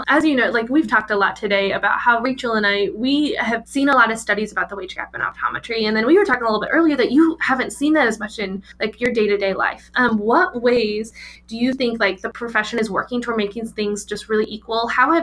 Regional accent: Kansas, United States; I know I'm from Kansas, and I get to talk with a lot of my Kansas legislators a lot.

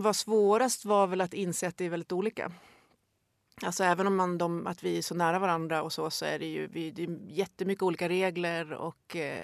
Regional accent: Katrineholm, Södermanland, Sweden; born there; I Katrineholm.

